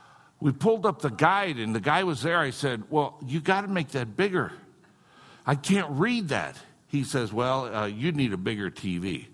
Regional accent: United States; One of the things that I have to deal with is the fact that I am an American consumer.

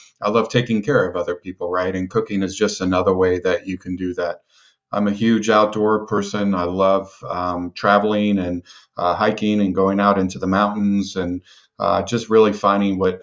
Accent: West Coast, United States; I grew up on the West Coast, but there is something about chicken and dumplings that just drives me crazy.

